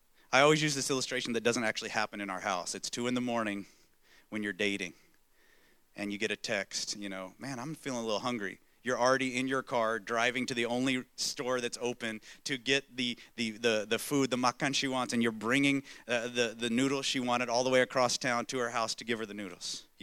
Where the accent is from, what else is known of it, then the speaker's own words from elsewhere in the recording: Texas, United States; I grew up in the South, in America, in Texas